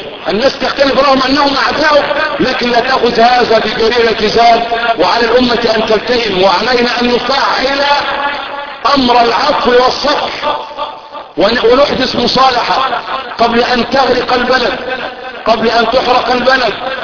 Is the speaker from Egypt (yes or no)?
yes; Egypt; اللهم احفظ بلدنا مصر من كل سوء.